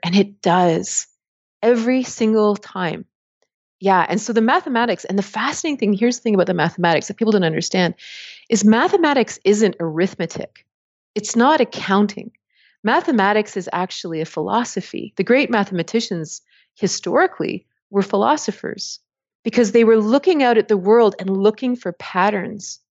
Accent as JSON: {"language": "English", "town": "Toronto", "region": "Ontario", "country": "Canada", "tie": "born or raised there", "said": "I grew up in Toronto, went to Waterloo, studied math."}